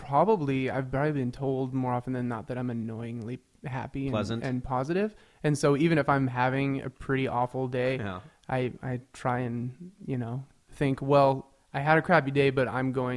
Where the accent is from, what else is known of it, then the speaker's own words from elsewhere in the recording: Seattle, Washington, United States; I am. Born and raised. Both my parents grew up in Ballard.